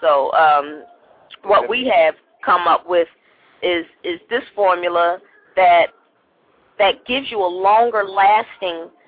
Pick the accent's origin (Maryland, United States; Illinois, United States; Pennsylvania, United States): Pennsylvania, United States; Philadelphia; He's from Jersey and I'm from Philly.